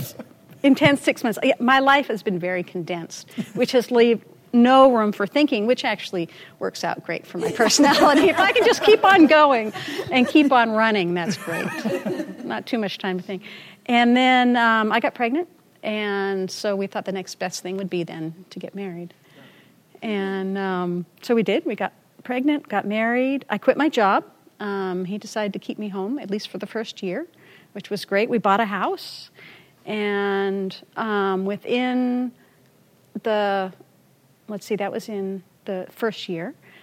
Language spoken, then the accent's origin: English; Seattle, Washington, United States; I was born in Seattle and raised as a pagan here in the Seattle culture.